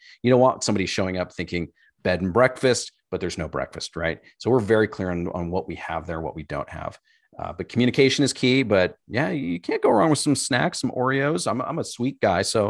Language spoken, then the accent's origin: English; Chicago, Illinois, United States; I'm actually originally from Chicago